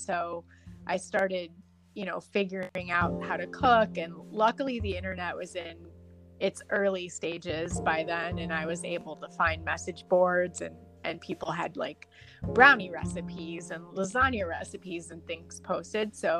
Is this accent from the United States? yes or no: yes; Midwest, United States; because, you know, I grew up in the Midwest, and I was eating a lot of potatoes and corn and beef my whole life.